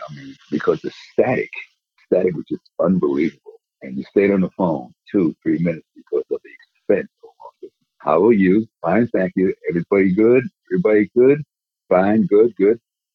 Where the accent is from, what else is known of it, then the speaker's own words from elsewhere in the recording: Trinidad & Tobago; Oh, yeah, I'm from the Caribbean, from Trinidad, Tobago.